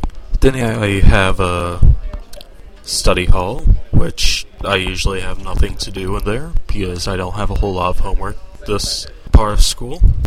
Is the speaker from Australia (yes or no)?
no; England, United Kingdom; Irony of being English, I speak English, so.